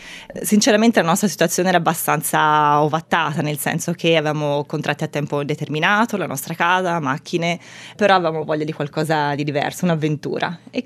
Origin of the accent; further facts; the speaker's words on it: Florence, Tuscany, Italy; accent: Florentine; now in Sydney, Australia; sono fiorentina, come sentirà forse dal mio accento, che non ho perso nonostante i 7 anni qua a Sydney.